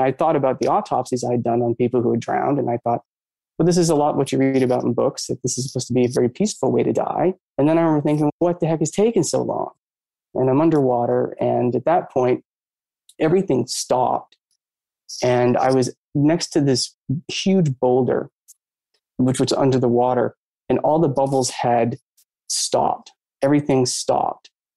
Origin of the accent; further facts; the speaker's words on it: Maine, United States; I grew up in Maine, or always around lakes and water, terrified of water, hate water.